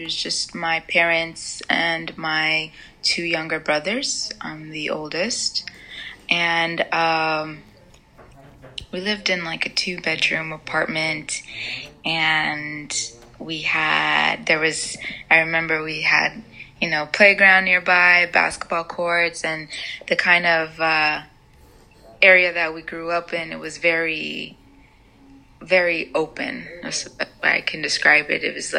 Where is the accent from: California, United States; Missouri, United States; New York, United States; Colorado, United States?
California, United States; San Diego; So I lived mostly in the southeastern region of San Diego my whole life. I grew up in a neighborhood called, well, actually the apartments complex is Bayview Heigh